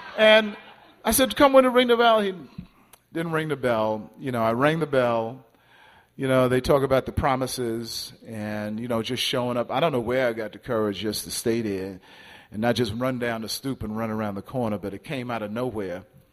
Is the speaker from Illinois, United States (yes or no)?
no; Brooklyn, New York, United States; I mean, I'm from Brooklyn. He's from Harlem.